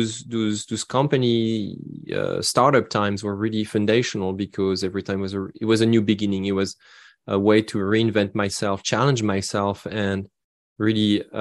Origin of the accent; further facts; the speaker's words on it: France; Yeah, I started my career in Europe. I was raised and born and raised in France.